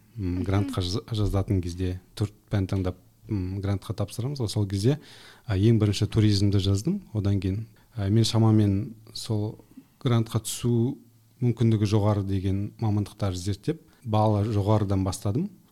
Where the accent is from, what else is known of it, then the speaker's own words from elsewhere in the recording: Kandyagash, Aktobe Region, Kazakhstan; Мысалы мен Астана қаласында тұрамын ба қазір, бірақ мен Ақтөбеден Қандағаш деген жерден, Мұғалжар ауданы.